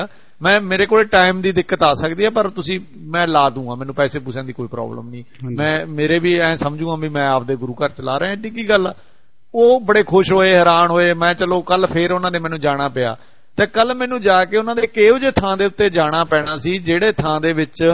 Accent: Sangrur, Punjab, India; ਇਹ ਸਾਡਾ ਨੀ ਕਸੂਰ, ਸਾਡਾ ਜ਼ਿਲ੍ਹਾ ਸੰਗਰੂਰ ਤੋਂ ਆ ਜੀ।

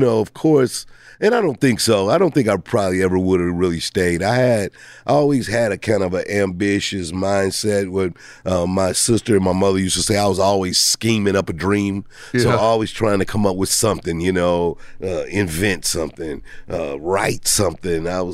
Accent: St. Louis, Missouri, United States; Because, like, again, I grew up in St. Louis, and you would only see people on television.

